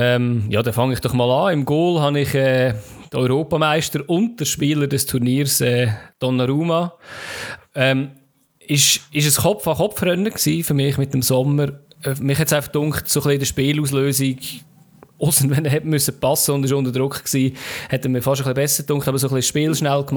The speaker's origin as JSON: {"language": "German", "country": "Switzerland", "said": "aber das kann ich leider nicht empfangen als Schweizer"}